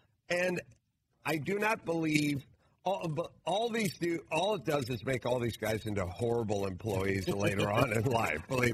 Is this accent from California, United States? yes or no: yes; North Hollywood, California, United States; I'm from North Hollywood. We didn't put an emphasis on brains.